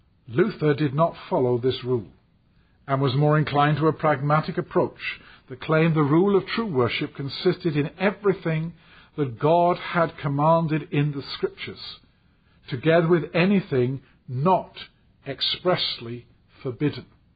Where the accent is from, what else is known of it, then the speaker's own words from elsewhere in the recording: England, United Kingdom; And I mean we, me as an Englishman, you as Americans.